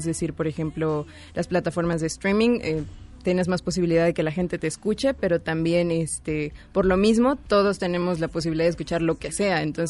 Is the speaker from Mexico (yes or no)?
yes; Puebla, Mexico; also born or lived in Xalapa; yo soy de Puebla, pero me enteré que había una universidad donde enseñaban jazz en Jalapa, que es el centro de estudios de jazz, y dije, bueno, vamos, me fui a vivir sola allá por unos 6 años aproximadamente